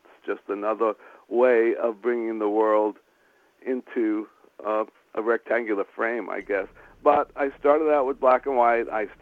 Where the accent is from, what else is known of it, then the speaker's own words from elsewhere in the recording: New York, United States; I grew up in the Bronx, New York